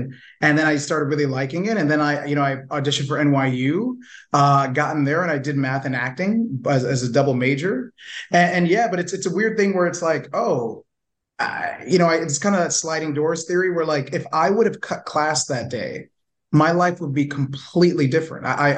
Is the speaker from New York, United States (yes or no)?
yes; New York, United States; Cause like I said, I was born and raised in New York.